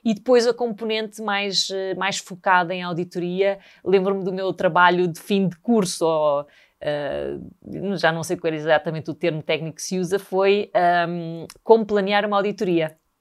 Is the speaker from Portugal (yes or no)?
yes; Sintra, Lisbon, Portugal; Vivi toda a minha infância na Serra das Minas, na linha de Sintra